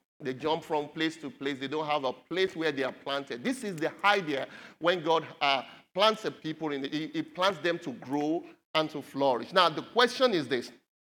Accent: Nigeria; some people in my home country, Nigeria

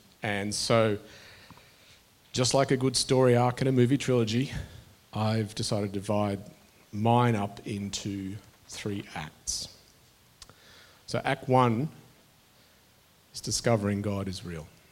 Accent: Brisbane, Queensland, Australia; born there; I was born in Brisbane in the early 70s

